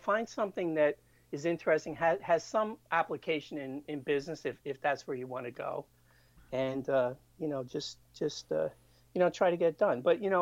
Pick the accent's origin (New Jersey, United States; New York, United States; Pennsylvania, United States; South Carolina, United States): Pennsylvania, United States; moved away as an adult; now in California, United States; parents moved back to Eastern Pennsylvania when I was like two or three or something like that. So I was raised in Pennsylvania, and I only came out here to California in the late 90s.